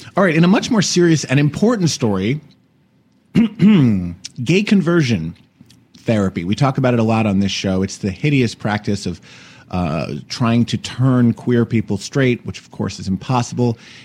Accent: New Jersey, United States; Meanwhile, in New Jersey, another victory. I'm so proud of my home state.

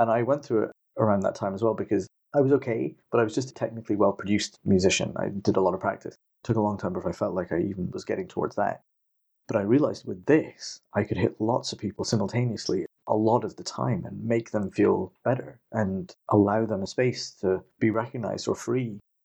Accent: India; born there; So I'm 40. I was born in 78 in India, and I was born to two Christian missionary parents

